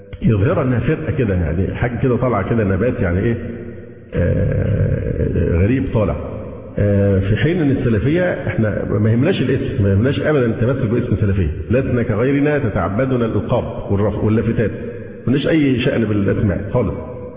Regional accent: Alexandria, Alexandria Governorate, Egypt; لان انا فعلا السكندري دي الصفه الخاصه، لكن الصفه الاعم هي الايه؟ الاسلام.

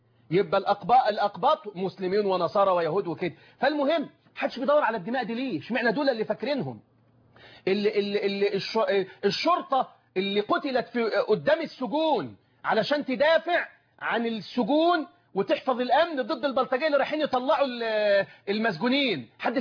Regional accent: Egypt; اللهم احفظ بلدنا مصر

